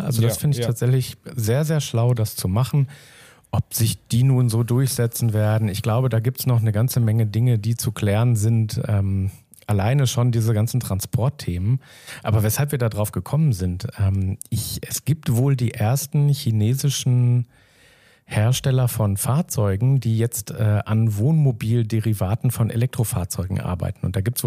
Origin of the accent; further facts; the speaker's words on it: Lower Saxony, Germany; ich komme ja eigentlich aus der Region da oben, Niedersachsen, Hameln, Hannover, so die Ecke. Und das war mir damals überhaupt nicht bewusst, dass ich Norddeutscher bin. Aber von hier aus sieht das natürlich so aus. Und als ich dann irgendwann nach Bayern gekommen bin